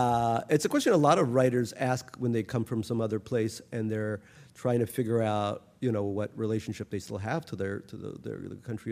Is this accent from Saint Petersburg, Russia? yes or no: yes; Saint Petersburg, Russia; because that's the one country where people like me, or at least, you know, I'm allowed in. Even though I'm from Leningrad.